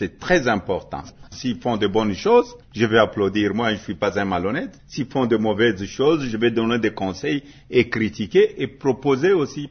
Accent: DR Congo; born there; J'ai mon passeport congolais, je suis né au Congo.

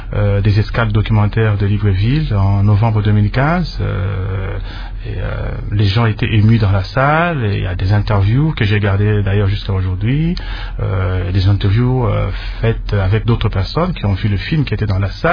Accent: DR Congo; moi je suis Congolais

